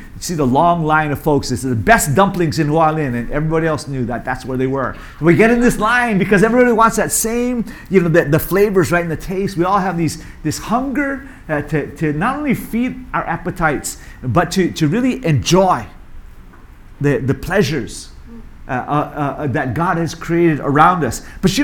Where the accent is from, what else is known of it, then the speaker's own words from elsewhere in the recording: Hawaii, United States; also born or lived in New York City; now in Taiwan; I knew her before I came here from New York City. Bertine was with us. Yeah. Kat, who's from where I grew up, Hawaii, you know, so we had that bond.